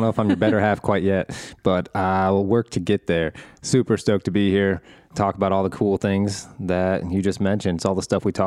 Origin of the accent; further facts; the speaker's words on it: Midwest, United States; We're both from the Midwest